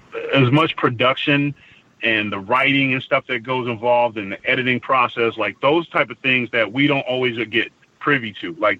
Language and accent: English; California, United States; also born or lived in Lynn, Massachusetts; But I was born in Lynn, Massachusetts, in the projects of Lynn, and then my mom got an education, and we moved to California for jobs.